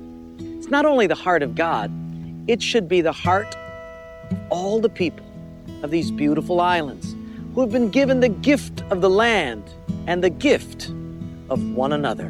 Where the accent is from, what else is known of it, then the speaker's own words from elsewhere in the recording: Pololu Valley, Hawaii, United States; growing up in the Pololo Valley, we didn't have much for Christmas.